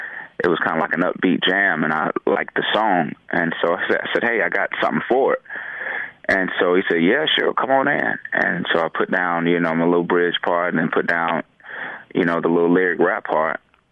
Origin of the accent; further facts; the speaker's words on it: Atlanta, Georgia, United States; You know, the show took place in Atlanta. I'm from Atlanta.